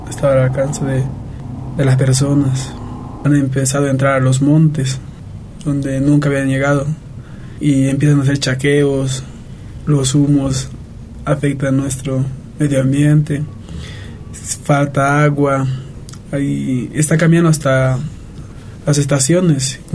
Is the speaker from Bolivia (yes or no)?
yes; Tocaña, La Paz, Bolivia; Antes, en los Yungas, de donde yo vengo, de la comunidad de Tocaña prácticamente